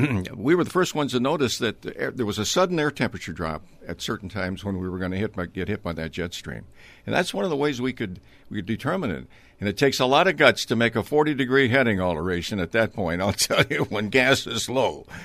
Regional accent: Duluth, Minnesota, United States; because I grew up in Duluth in the 40s and in northern Minnesota, and I know what winter is.

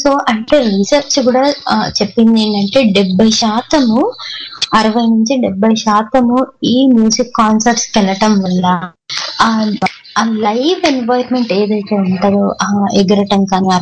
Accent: Hyderabad, Telangana, India; నా home town లో హైదరాబాద్ లో

